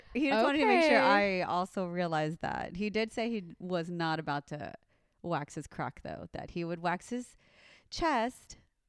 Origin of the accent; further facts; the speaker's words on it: Houston, Texas, United States; in Houston. Yeah, I went to University of Houston.